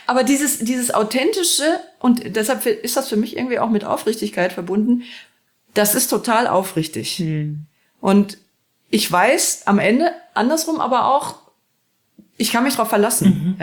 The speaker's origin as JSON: {"language": "German", "region": "North Rhine-Westphalia", "country": "Germany", "tie": "born or raised there", "said": "Man muss dazu sagen, ich bin im Ruhrgebiet aufgewachsen."}